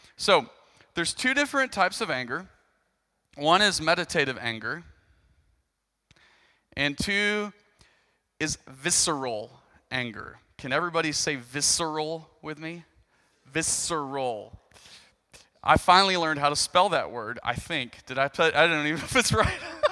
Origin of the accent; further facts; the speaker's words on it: Arkansas, United States; I grew up in Arkansas. We're going to this little lake and we're going to have fun and it's going to be great.